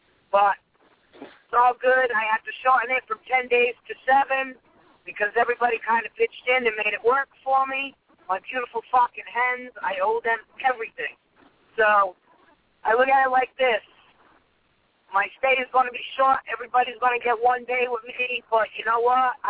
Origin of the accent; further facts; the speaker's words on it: Rhode Island, United States; I'm from Rhode Island, sir.